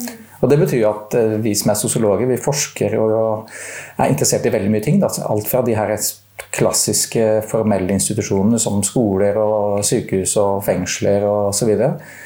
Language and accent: Norwegian; Stavanger, Rogaland, Norway; born there; now in Trondheim, Norway; Jeg er født i Stavanger i 1967, så det begynner å bli ganske mange år siden. Og så har jeg vært i Trondheim ganske lenge